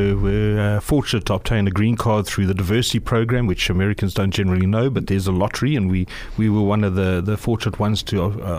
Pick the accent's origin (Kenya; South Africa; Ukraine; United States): South Africa; So we came from South Africa.